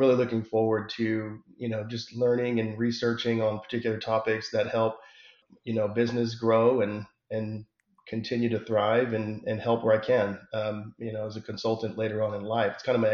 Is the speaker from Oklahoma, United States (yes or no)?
no; Houston, Texas, United States; So, yeah, I'm from Houston, Texas, originally. Grew up here